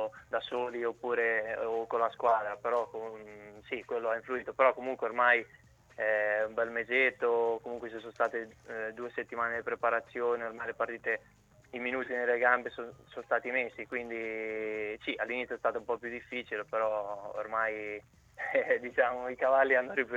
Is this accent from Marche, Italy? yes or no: yes; Ancona, Marche, Italy; sono da Ancona, poi comunque gli ultimi 2 anni sono stato